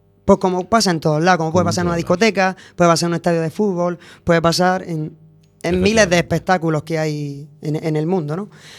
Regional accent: Almería, Andalusia, Spain; Pues vengo desde Almería, de Andalucía

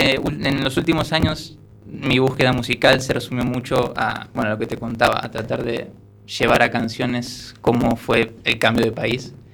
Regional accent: Argentina; tengo 24, como decías antes, soy de Argentina, compatriota de Fede

